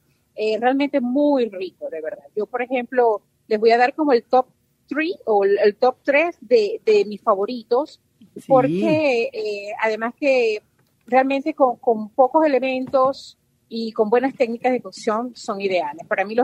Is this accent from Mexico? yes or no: no; Venezuela; ya que soy venezolana